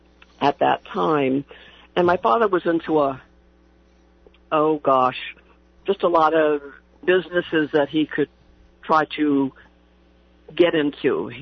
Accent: Northport, New York, United States; now in Lake Havasu City, United States; How we got to Havasu, I come from North Port, Long Island, New York, and that's part of Fort Salonga over there.

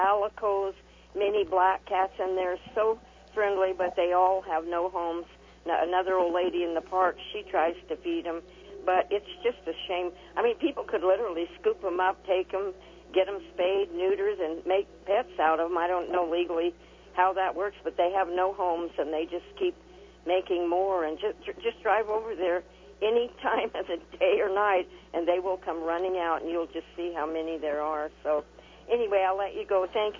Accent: Kingman, Arizona, United States; also born or lived in Texas; I'm a Kingmanite, but I lived in Texas 35 years, and I came back.

